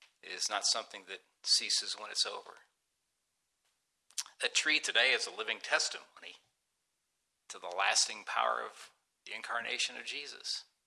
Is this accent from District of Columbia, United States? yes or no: no; Ohio, United States; I grew up in Northeast Ohio, and my dad had largely been involved in building the house that I was, you know, born to hospital, brought to, raised in, lived most of my life in.